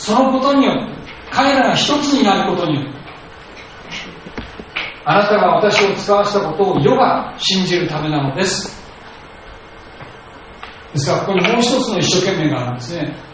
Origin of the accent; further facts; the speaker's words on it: Urawa, Saitama, Japan; also born or lived in Hokkaido; 私は私は北海道生まれて、10歳の時に埼玉県にこう越してきたわけなんですけれども、浦和というところでしたけれども